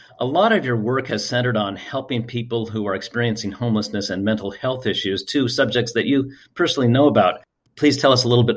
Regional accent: Berkeley, California, United States; I grew up in Berkeley.

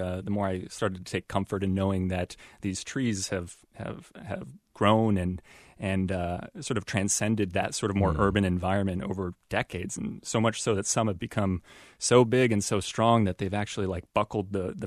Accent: Arizona, United States; moved away as an adult; now in New York City, United States; I should say first that I'm actually originally from Arizona, born and raised there for 25 years, and then about 3 or 4 years ago, I moved to New York City, which couldn't be more different

